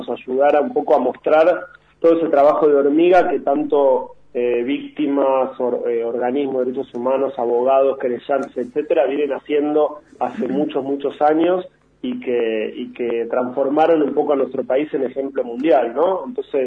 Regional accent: Argentina; uno de los grandes orgullos que tenemos como argentinos y argentinas

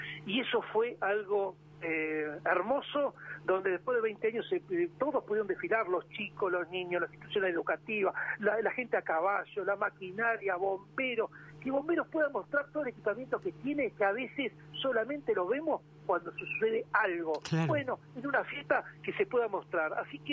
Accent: Saliqueló, Buenos Aires Province, Argentina; also born or lived in La Plata; Yo, por más que no soy nacido en Saliqueló, yo soy nacido en La Plata. Yo soy hijo de saliquelenses. Y me crié en Saliqueló porque, en realidad, toda mi vida y mis vacaciones las pasaba en Saliqueló.

